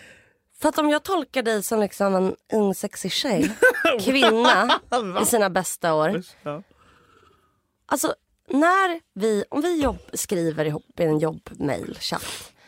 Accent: Huddinge, Stockholm County, Sweden; Jag kommer från Huddinge.

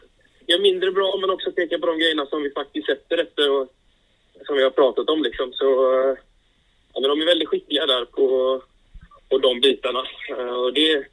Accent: Gothenburg, Västra Götaland County, Sweden; jag har väl sagt innan att som göteborgare så där

